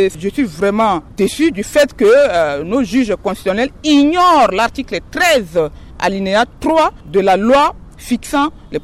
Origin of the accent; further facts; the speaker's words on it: Central African Republic; Je suis centrafricain, je m'oppose à cette constitution.